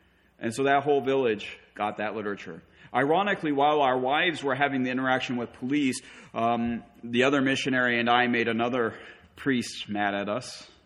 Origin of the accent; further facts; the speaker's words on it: United States; I finally convinced her I'm American. I only know one language.